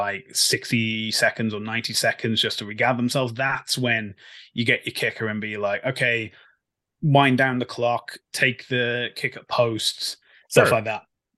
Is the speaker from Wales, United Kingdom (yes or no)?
yes; Wales, United Kingdom; I'm being Welsh, obviously, I'm going to talk about Wales